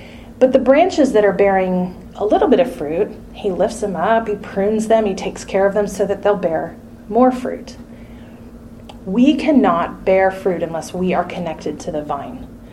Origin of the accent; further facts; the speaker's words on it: Washington, United States; I grew up in Washington State, and we proudly claim the title of Apple Capital of the World.